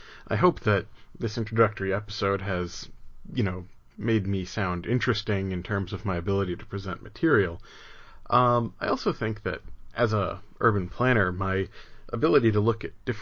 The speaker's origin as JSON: {"language": "English", "region": "New Jersey", "country": "United States", "tie": "born or raised there", "moved": "yes", "lives_now": "Rhode Island, United States", "said": "I grew up in New Jersey, and I'm not sad I left. Rhode Island is great, and has pizza that is almost as good as New Jersey's."}